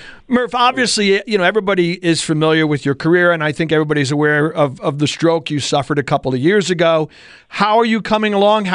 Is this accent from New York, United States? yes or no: yes; New York, United States; So let me ask you this. So I grew up on Long Island.